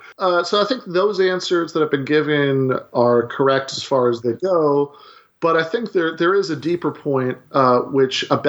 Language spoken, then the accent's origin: English; Michigan, United States; I grew up in Michigan, an hour away from the Canadian border